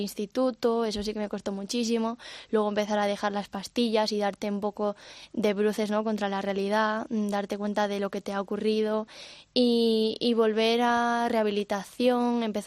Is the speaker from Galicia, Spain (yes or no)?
yes; Vigo, Galicia, Spain; now in Madrid, Spain; Me vuelvo a mi país, ¿no? No a mi ciudad, que yo soy de Vigo, pero sí que me vengo a Madrid